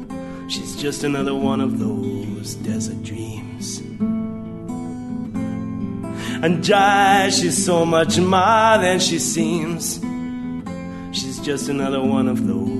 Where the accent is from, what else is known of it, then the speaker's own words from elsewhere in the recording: England, United Kingdom; Yeah, I'm from England. Yeah, born in the UK.